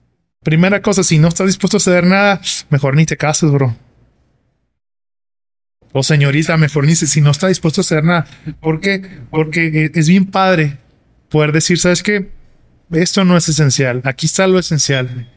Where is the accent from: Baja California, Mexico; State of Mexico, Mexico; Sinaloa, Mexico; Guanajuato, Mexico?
Sinaloa, Mexico; Los Mochis; also born or lived in Guadalajara / Querétaro; now in Ciudad Juárez, Mexico; He vivido en de donde yo soy, en Sinaloa, en Los Mochis. Viví en Guadalajara unos años, viví en Querétaro otros más años. Tengo algunos años aquí en Ciudad Juárez.